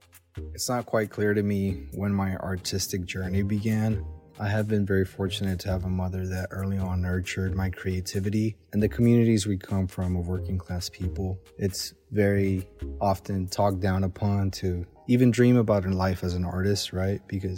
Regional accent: Guanajuato, Mexico; moved away; I'm originally from Guanajuato, Mexico, and I've spent here the majority of my life.

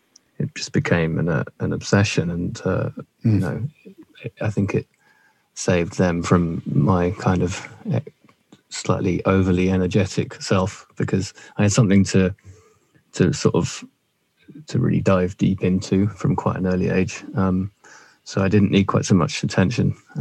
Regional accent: London, United Kingdom; born there; So, I was born in South London to a a loving middle-class family

